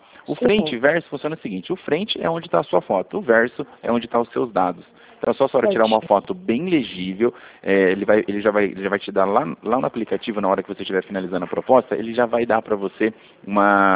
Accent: São Paulo, Brazil; eu sou de São Paulo, a gente é da central de São Paulo

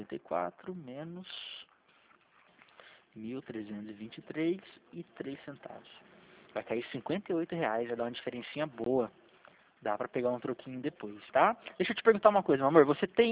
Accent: São Paulo, Brazil; a gente é daqui de São Paulo, São Paulo interior

